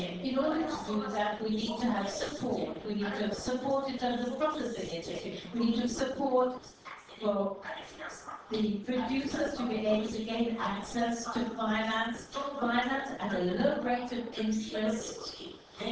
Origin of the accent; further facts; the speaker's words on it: Niger; I am from the Niger